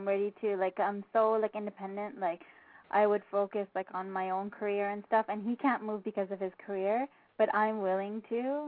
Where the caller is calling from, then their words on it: British Columbia, Canada; Hi there. I'm calling from Canada.